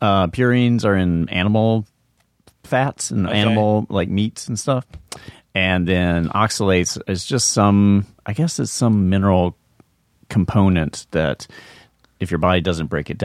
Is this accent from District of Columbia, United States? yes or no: no; North Carolina, United States; and also I'm from the South and from North Carolina